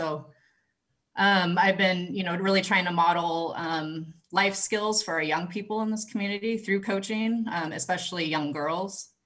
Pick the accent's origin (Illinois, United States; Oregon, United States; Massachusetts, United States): Oregon, United States; Seaside; So yeah, similar to Celeste, I grew up in Seaside, and you know, Sunset Parks and Rec was at the heart of my rec experience growing up